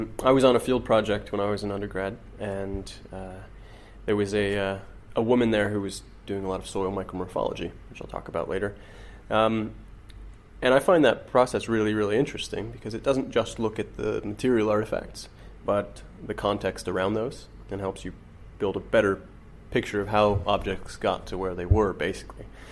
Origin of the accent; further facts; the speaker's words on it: Seattle, Washington, United States; now in Cambridge, United Kingdom; I'm an archaeology PhD student here at Cambridge. I'm from Seattle originally, where I did my undergraduate work.